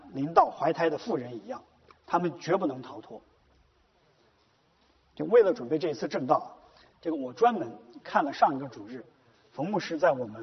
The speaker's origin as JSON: {"language": "Chinese", "town": "Zhengzhou", "region": "Henan", "country": "China", "tie": "born or raised there", "moved": "as an adult", "said": "我是生在长在河南郑州，18岁上大学的时候离开"}